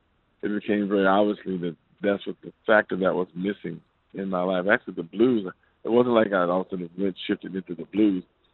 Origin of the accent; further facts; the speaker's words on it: Compton, California, United States; I'm from Compton, man.